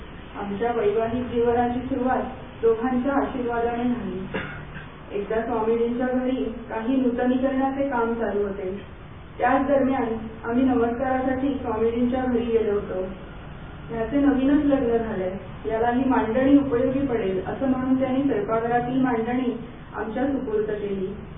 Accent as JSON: {"language": "Marathi", "town": "Kalyan", "region": "Maharashtra", "country": "India", "said": "मी कल्याणची आहे असं कळल्यावर तर त्यांना आणखीनच बरं वाटलं."}